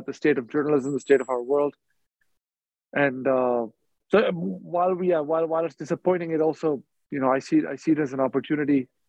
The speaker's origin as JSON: {"language": "English", "country": "India", "tie": "born or raised there", "also_born_or_lived": "Dubai, United Arab Emirates", "said": "I grew up in India and in Dubai, where my parents were working. I went to boarding school in India."}